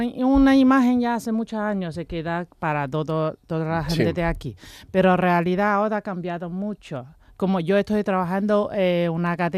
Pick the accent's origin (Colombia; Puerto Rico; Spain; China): China; Guizhou; born there; Spanish is a second language; yo donde nací no está en Cantón, se llama Cuicho, es, sí, una provincia llena de montañas y mucha etnia.